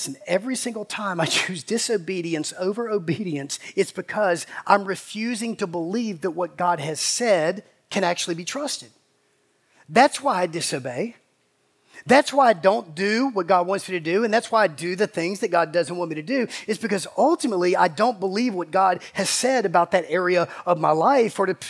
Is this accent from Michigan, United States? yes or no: no; Macon, Georgia, United States; She loved Rusty Wallace, and we grew up in Macon.